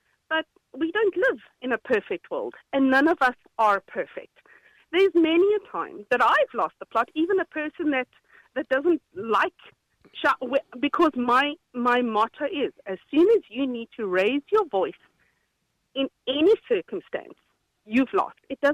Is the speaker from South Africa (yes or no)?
yes; South Africa; I'm South African.